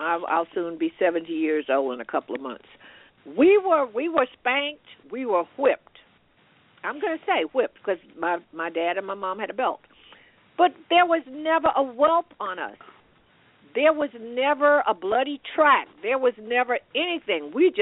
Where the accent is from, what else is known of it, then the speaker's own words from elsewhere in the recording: the South, United States; And I grew up in the South where people did send you to get your own switch.